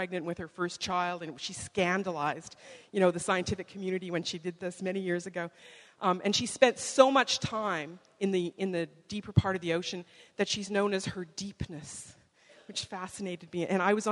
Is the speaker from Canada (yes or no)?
yes; Canada; I'm a journalist from Canada, and I write about science issues